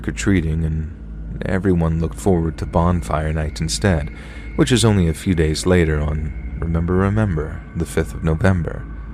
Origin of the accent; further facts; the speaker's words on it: High Wycombe, South East England, United Kingdom; I grew up in High Wycombe, a town of less than 100,000 people that sits on the northwestern edges of London.